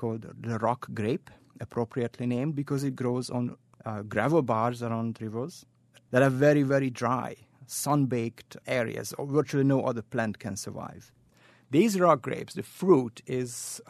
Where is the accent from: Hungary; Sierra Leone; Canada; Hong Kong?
Hungary; English is a second language; now in United States; I am from Hungary originally.